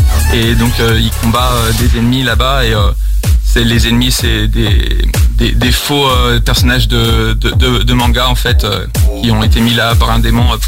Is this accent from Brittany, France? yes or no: yes; Brittany, France; Et bah je suis breton, donc j'ai essayé de créer un nouveau nom